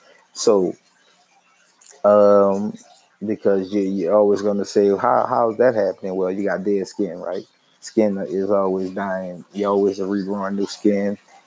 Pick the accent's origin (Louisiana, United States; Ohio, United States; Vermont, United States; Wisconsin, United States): Louisiana, United States; New Orleans; And I grew up in New Orleans, which is one where it's, we kind of, you know, it's real. Southern hospitality is real, basically, there.